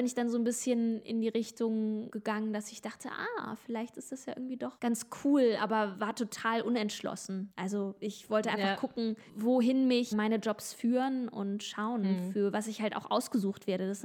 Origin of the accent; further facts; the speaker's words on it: Kassel, Hesse, Germany; auch in meiner Heimat. Es war ganz schön, da wieder zurückzukommen.